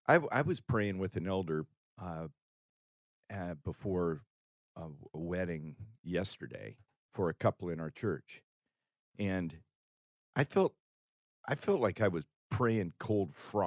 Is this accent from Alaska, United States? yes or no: yes; Alaska, United States; all the guys that I was raised with in Alaska, let me just tell you right now, Alaska was not a good place to grow up for a boy that felt weak.